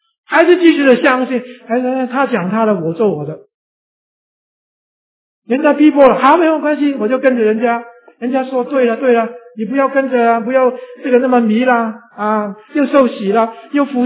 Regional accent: China; 我们中国人有时那个关系太强了

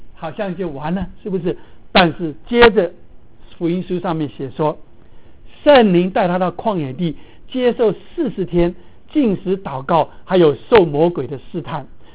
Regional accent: China; 我们中国人也相信我们身边有那个神所差派的人

